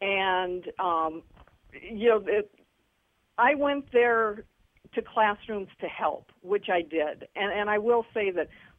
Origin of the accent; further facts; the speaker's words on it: Albion, Michigan, United States; I'm from Albion, Michigan, and I went to school at Michigan State University is where I graduated from.